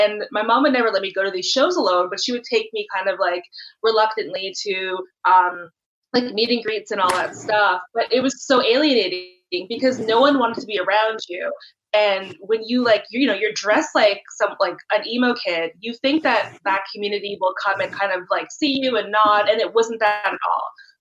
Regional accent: Toronto, Ontario, Canada; I'm from Toronto, and Toronto's kind of known falsely as this like very multicultural place. So my mom is actually Pakistani, my dad is Jamaican, but I grew up with my mom's side

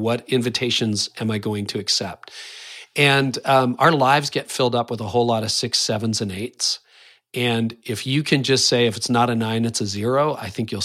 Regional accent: Canada; I am Canadian.

